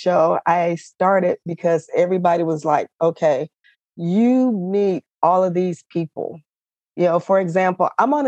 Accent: Texas, United States; I'm from Texas, never been to Big Bend.

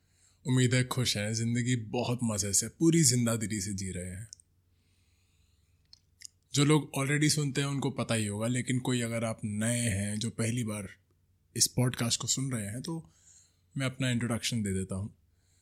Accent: Delhi, India; also born or lived in Himachal Pradesh; now in Mumbai, India; मैं ओरिजिनली दिल्ली से हूँ, लेकिन 2 साल पहले हिमाचल शिफ्ट हो गया था और अब पिछले कुछ वक्त से मैं बॉम्बे आ चुका हूँ।

